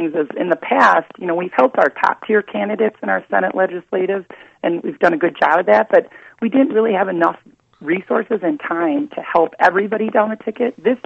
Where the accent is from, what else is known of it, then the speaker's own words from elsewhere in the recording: Wisconsin, United States; I'm not from the Madison-Milwaukee area. I grew up in central Wisconsin, and it is different there.